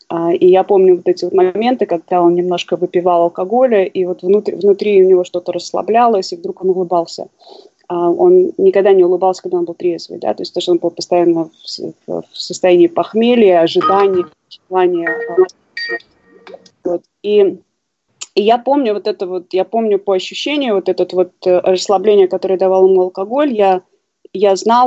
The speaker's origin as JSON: {"language": "Russian", "region": "Saint Petersburg", "country": "Russia", "tie": "born there", "said": "То есть я родилась в Питере, в семье алкоголика."}